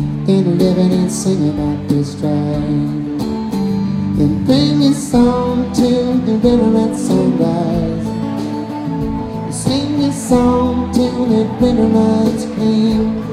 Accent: Syracuse, New York, United States; also born or lived in Boston; I kind of came up musically here in Boston many years back. And of course, I was raised in Syracuse, New York, and now I live out about 100 miles west of here, so I got all these hometowns

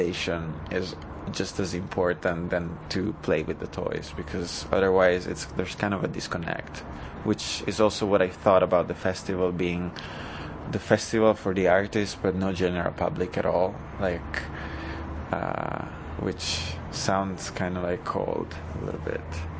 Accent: Italy; from Italy.

